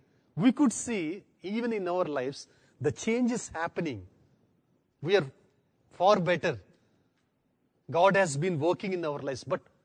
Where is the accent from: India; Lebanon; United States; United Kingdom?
India; See, you're far advanced, I say, as an Indian.